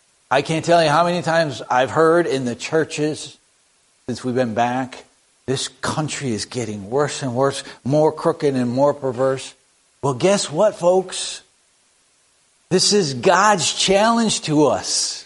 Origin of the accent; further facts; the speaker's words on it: United States; As an American, it just made my blood boil.